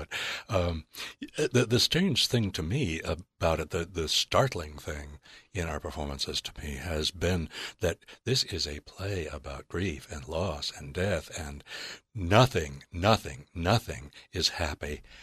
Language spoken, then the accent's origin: English; Denver, Colorado, United States; born there; I was born in Denver, but that's not exactly.